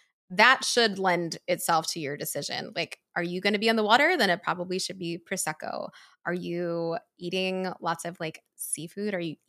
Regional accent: Philadelphia, Pennsylvania, United States; So I'm going to go ahead and order a hoagie because I am from Philly.

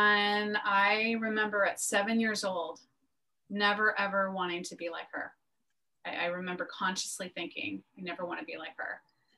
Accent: Albuquerque, New Mexico, United States; born there; I was born in Albuquerque, New Mexico.

